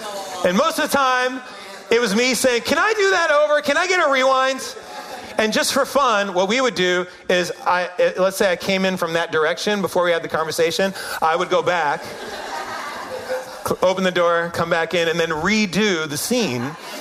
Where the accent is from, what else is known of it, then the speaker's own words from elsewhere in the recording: New York, United States; accent: Syracusan, upstate New York; My accent was Syracusan, upstate New York, long vowel accent.